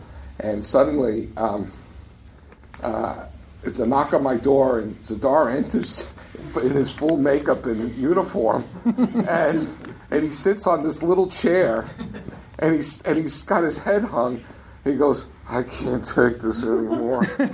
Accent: New York, United States; I mean, I'm a New Yorker.

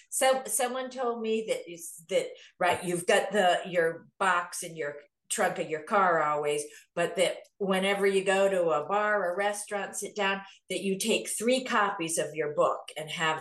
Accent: Hebron, United States; a local little cafe bakery here in my town of Hebron. So I'm going to launch it into the world in my hometown.

